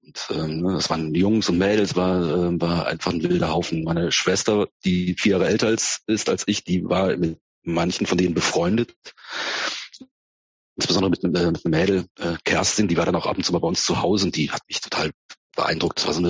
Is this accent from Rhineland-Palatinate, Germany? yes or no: yes; Neuwied, Rhineland-Palatinate, Germany; born there; In Rheinland-Pfalz. Es ist ja ein bisschen zu weit südlich, als wirklich das klassische Rheinland zu sein.